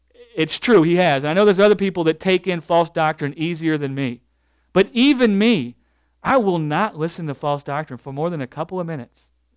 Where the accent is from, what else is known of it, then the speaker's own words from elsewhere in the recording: Southern United States, United States; Hey, look, I came from the South.